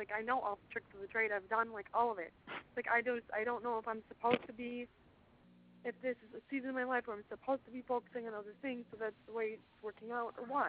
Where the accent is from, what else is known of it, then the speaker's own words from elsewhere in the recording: Minnesota, United States; I'm in the South, and I'm from Minnesota, so it's really strange.